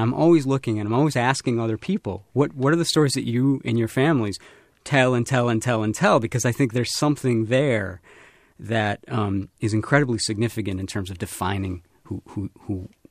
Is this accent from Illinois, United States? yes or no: yes; Chicago, Illinois, United States; an incredibly huge figure in my life as a young, you know, kid growing up in Chicago.